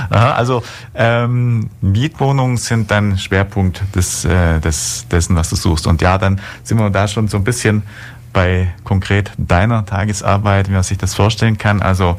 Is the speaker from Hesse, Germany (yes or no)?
no; Ulm, Baden-Württemberg, Germany; born there; Ich erinnere mich noch an Zeiten, bin ja gebürtiger Ulmer, da war es so knapp an der 100.000er-Grenze.